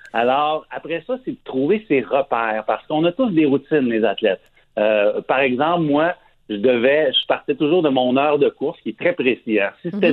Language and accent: French; Quebec, Canada; Je suis un Québécois, mais je suis aussi un Canadien.